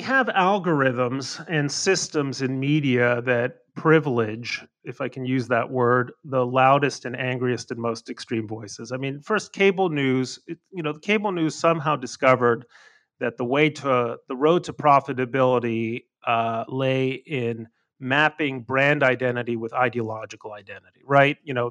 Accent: Mexico; I grew up in Mexico. I speak fluent Spanish. My dad was a Mexican citizen.

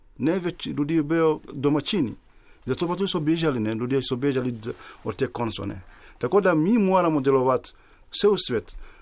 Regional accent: Mali; Slovenian is a second language; now in Slovenia; jaz sem iz Malija in sem tukaj, ne?

